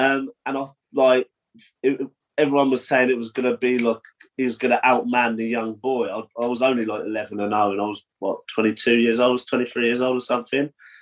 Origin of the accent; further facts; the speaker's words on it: Portsmouth, South East England, United Kingdom; And it was in my hometown of Portsmouth as well.